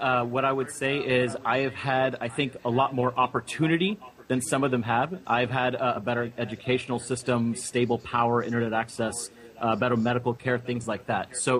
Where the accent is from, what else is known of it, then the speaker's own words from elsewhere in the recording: United States; I must say I am very lucky. I grew up in America in a middle-class family.